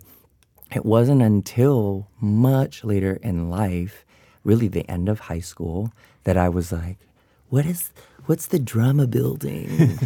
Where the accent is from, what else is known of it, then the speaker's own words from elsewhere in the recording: Philippines; born there; So I was born in the Philippines